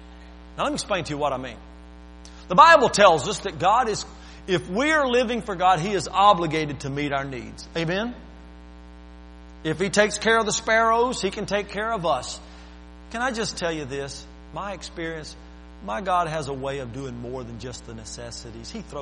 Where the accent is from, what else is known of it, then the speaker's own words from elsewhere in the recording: Alabama, United States; born there; Lord, I know I was born in Alabama, but please.